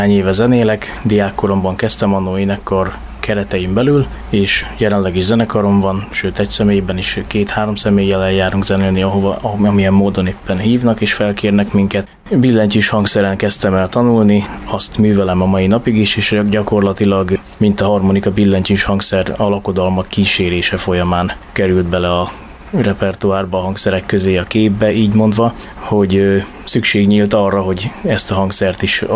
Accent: Kiskunhalas, Bács-Kiskun, Hungary; Kiskunhalason születtem, Kiskunhalason élek, és zenészként működöm, és harmonika műhelyem van.

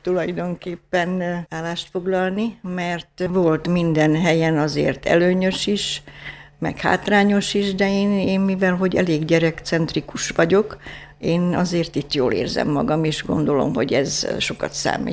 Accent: Kiskunhalas, Bács-Kiskun, Hungary; Kiskunhalason születtem, itt is éltem, és tulajdonképpen a gyermekkorom az nagyon jó volt.

